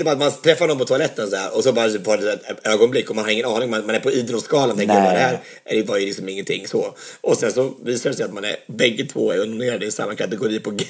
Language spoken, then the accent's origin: Swedish; Örebro County, Sweden; Jag är från Närke också